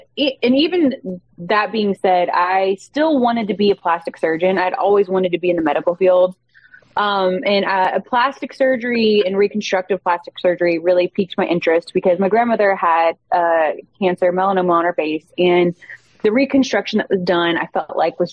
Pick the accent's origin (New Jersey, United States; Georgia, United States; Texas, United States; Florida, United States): Georgia, United States; Atlanta; born there; So I was born in Atlanta, Georgia. So Fulton County, Georgia, Piedmont. So we were smack dab in the middle of downtown.